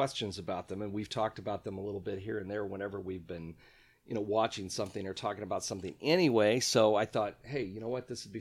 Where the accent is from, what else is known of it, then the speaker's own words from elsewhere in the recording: Illinois, United States; I grew up in Central Illinois, and the Champaign station used to have the early show every afternoon at 3 o'clock.